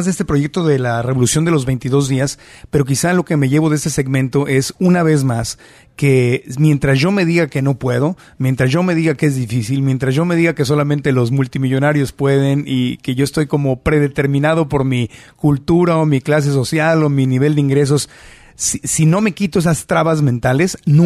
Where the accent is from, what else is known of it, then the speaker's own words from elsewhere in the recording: Mexico; now in United States; En México, por ejemplo, yo que pues, crecí allá en México los médicos sí te hablan mucho más de nutrición